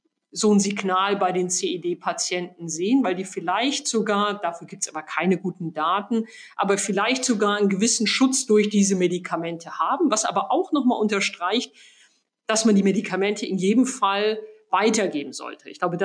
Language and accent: German; Southern Germany, Germany; Wie Sie vielleicht wissen, bin ich in Süddeutschland aufgewachsen, habe eine gewisse Affinität zu den Bergen.